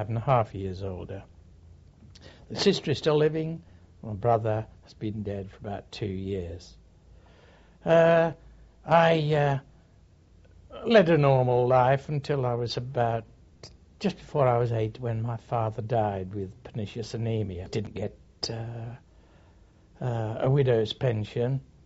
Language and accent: English; Rugby, West Midlands, United Kingdom; born there; Oh, I was born in Rugby in 1914.